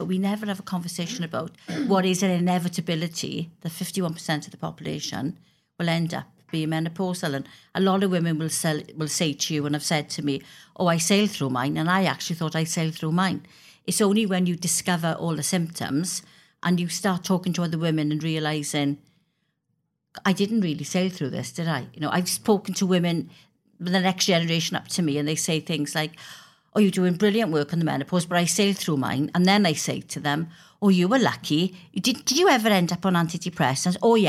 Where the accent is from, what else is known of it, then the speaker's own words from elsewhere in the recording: Wales, United Kingdom; I'm a Welsh Member of Parliament